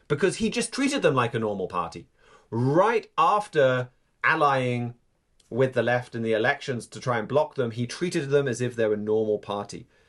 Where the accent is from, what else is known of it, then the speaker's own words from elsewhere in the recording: England, United Kingdom; As an Englishman, I'm almost contractually obliged to make jokes at the expense of the French.